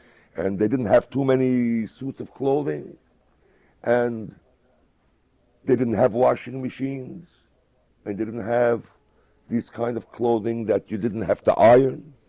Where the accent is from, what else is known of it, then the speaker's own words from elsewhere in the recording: Poland; I was born in Poland. And as a kid, I remember a Friday night, and this was not only in my house. I lived in a little